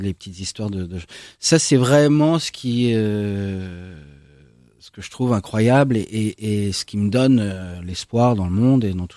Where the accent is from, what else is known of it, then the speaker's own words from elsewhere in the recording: Senlis, Hauts-de-France, France; Je suis né à Senlis. J'y ai vécu jusqu'à j'ai encore des attaches là-bas hein, et j'y ai vécu jusque après mon bac.